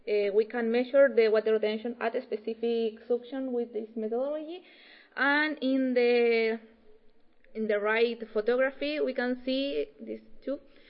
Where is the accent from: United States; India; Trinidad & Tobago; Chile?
Chile; English is a second language; I am a PhD student. I am from Chile.